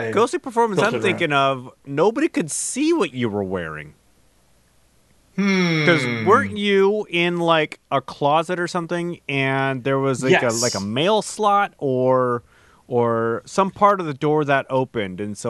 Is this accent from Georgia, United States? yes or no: no; Olympia, Washington, United States; I mean, I grew up here in the Seattle area, technically Olympia, and when I was growing up, it was not uncommon for it to be raining during Halloween.